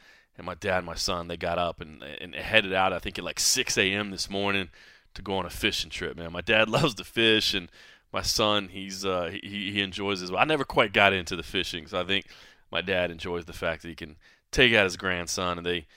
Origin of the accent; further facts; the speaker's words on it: DeSoto, Texas, United States; I am back in my hometown of Dallas, Texas. I mean, if you want to get specific, I was born in Dallas, but I was raised in DeSoto, Texas.